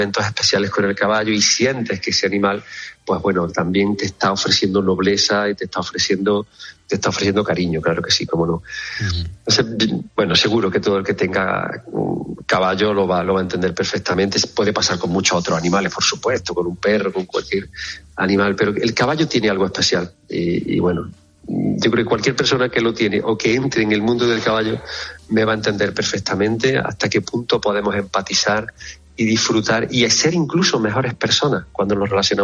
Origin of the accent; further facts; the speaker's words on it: Bujalance, Andalusia, Spain; cuando yo estudiaba las avutardas en mi pueblo, en Bujalance, me decían los mayores que a lomos de un caballo esos animales se asustarían menos de mí.